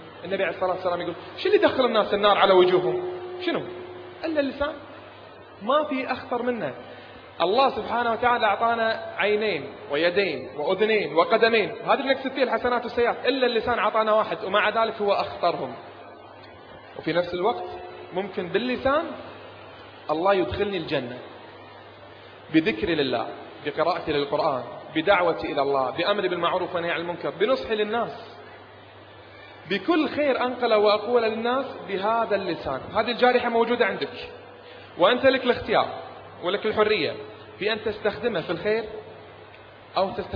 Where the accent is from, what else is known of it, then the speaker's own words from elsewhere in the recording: Kuwait; نادي الصم والبكم عندنا في الكويت موجود،